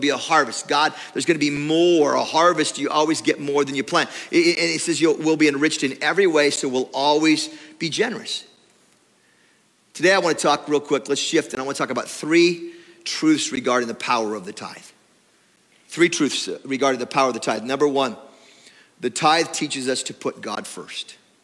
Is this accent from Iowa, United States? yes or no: no; Oregon, United States; I grew up in Oregon, and in the springtime, the rhododendrons bloom and they fly.